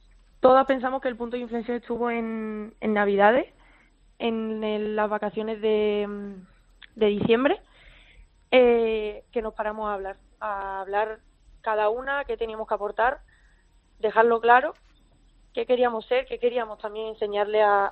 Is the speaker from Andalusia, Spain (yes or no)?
yes; Málaga, Andalusia, Spain; also born or lived in United States; Yo siempre me he criado en España, en Málaga. Echaba de menos mi tierra